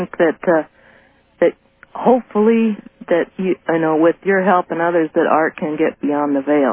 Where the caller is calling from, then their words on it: Los Angeles, California, United States; Yes, I'm calling from Los Angeles.